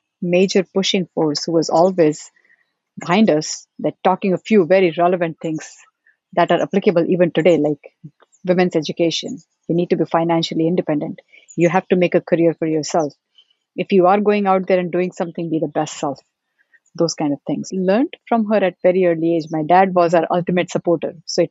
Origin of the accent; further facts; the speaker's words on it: central India, India; I was born in India. Started off my school, my life, my career journey in a very small town in India, in the central parts of India.